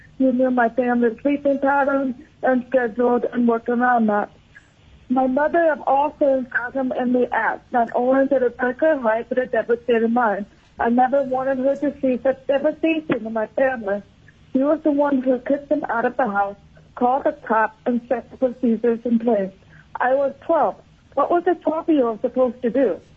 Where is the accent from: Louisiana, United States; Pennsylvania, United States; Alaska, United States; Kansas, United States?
Alaska, United States; Kodiak; I'm representing myself. Originally, I was raised in Kodiak